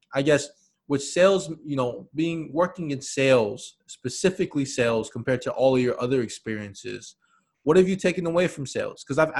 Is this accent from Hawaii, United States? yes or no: yes; Hawaii, United States; You know, for me, I grew up in Hawaii, and we did have minor league.